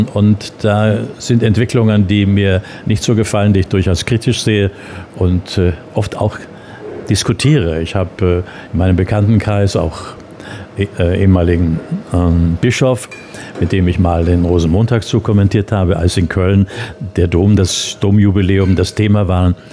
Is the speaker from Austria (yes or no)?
yes; Austria; ich bin ja am Land aufgewachsen in Österreich, bei den Großeltern oft gewesen